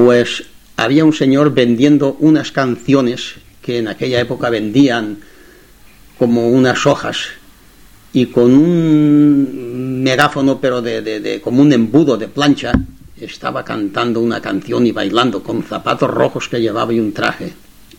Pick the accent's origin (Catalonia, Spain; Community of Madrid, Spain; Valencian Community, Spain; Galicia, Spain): Valencian Community, Spain; Quart de Poblet; born there; nací en Quart de Poblet